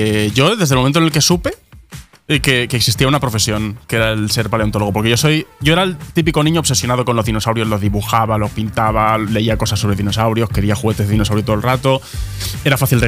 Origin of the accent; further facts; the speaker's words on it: Valencia, Valencian Community, Spain; Porque pues soy de Valencia y como allí una profesión es el ser artista fallero